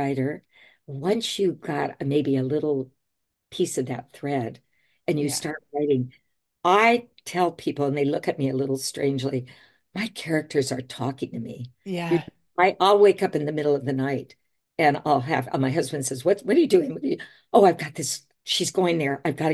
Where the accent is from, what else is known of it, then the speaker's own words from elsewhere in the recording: California, United States; now in Oregon, United States; I grew up in California, but by this time we'd been living several years in Oregon.